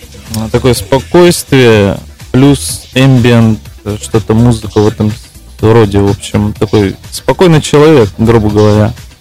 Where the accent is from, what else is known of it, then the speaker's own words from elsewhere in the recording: Armenia; Нет, я сам из Армении